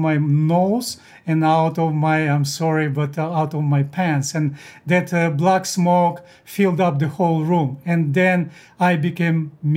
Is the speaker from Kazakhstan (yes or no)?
yes; Kazakhstan; born there; English is a second language; Because I was born in Kazakhstan in a desert, and my toys were only dead snakes or horses that I could ride on.